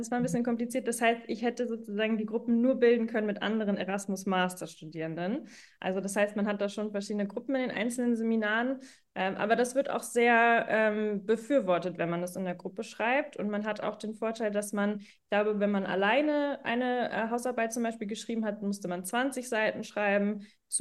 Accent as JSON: {"language": "German", "region": "Schleswig-Holstein", "country": "Germany", "said": "Ich komme selber aus Schleswig-Holstein, nicht direkt von der dänischen Grenze, aber genau so 2 Stunden ungefähr entfernt."}